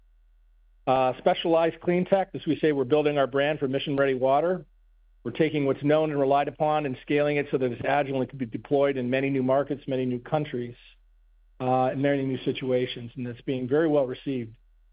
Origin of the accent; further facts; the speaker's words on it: Canada; also born or lived in United States; experience of 39 years, 24 were in the U.S. out of Chicago working for large water consultancies. I'm born and bred in Canada. I'm happy to be home.